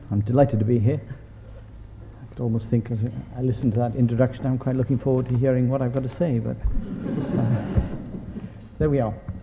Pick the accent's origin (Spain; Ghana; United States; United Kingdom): United Kingdom; Wales; I come from Wales, I'm a physicist